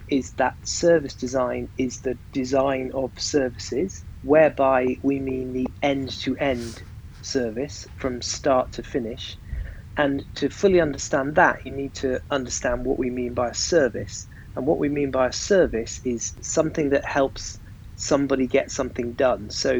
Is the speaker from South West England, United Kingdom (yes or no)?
yes; Swindon, South West England, United Kingdom; born there; also born or lived in Gloucestershire; I was born in Swindon, in Wiltshire, which is an incredibly unglamorous answer to that question